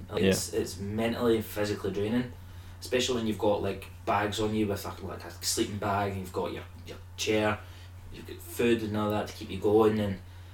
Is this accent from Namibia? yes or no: no; Scotland, United Kingdom; Like we're obviously coming from Scotland